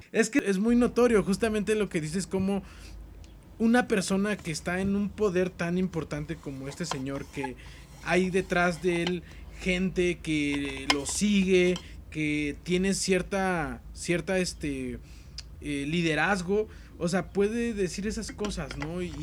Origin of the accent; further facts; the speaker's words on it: Mexico; creo que sabemos como mexicanos, porque lo tenemos muy más cerca